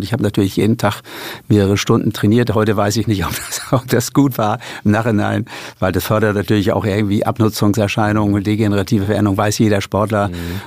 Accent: Lower Saxony, Germany; ich bin auf dem Lande aufgewachsen in der Lüneburger Heide

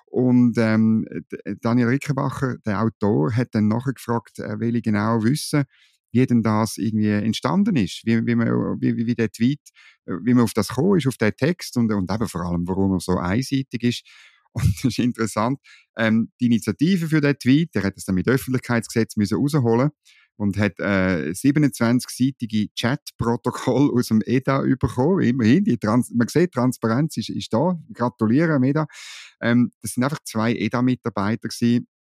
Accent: Switzerland; Das finde ich als Schweizer genau.

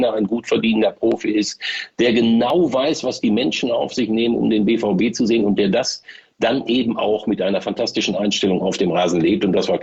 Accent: Dortmund, North Rhine-Westphalia, Germany; Ich bin ja auf der Südtribüne groß geworden.

